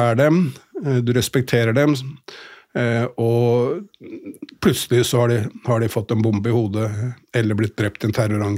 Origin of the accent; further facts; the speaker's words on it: Oslo, Norway; Jeg vokste opp på Ila Boltløkka, som var kjerneområdet I Frigg den gangen.